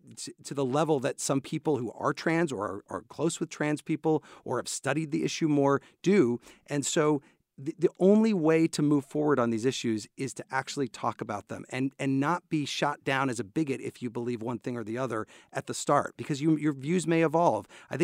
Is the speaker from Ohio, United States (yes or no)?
no; Urbana, Illinois, United States; But you know, I grew up in Urbana. My parents are professors, but so I grew up on the campus.